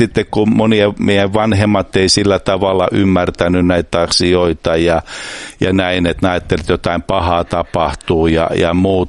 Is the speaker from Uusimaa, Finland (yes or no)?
yes; Espoo, Uusimaa, Finland; also born or lived in Sipoo; Mä oon ihan tästä Espoossa asunut lapsuuteni ja sitten vanhemmat rakensivat tuonne Sipoon Nikkilään ja okay. Siellä asunut sitten.